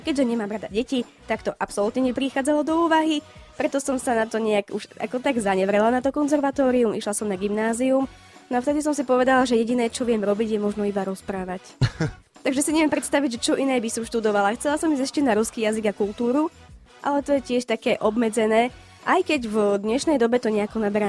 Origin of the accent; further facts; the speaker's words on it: Košice, Košice Region, Slovakia; born there; also born or lived in Svinník; dá sa povedať, že Košičanka som 100%, pretože narodila som sa tu. Lenže potom sme sa presťahovali do Svinníka, tam som bývala nejaké 2 roky, 2 a pol. A potom sme zase prišli do Košíc